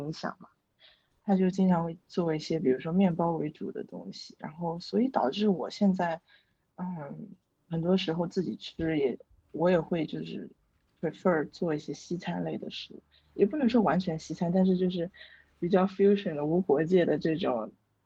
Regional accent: Suzhou, Jiangsu, China; 我的家乡是江苏苏州。然后呢，我从小就是经常是在家里吃东西嘛

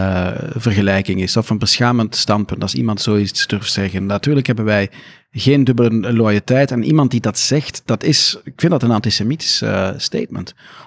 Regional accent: Belgium; Ja, ik heb wel een dubbele nationaliteit omdat mijn vader Brits is, dus ik ben een Brit en een Belg.

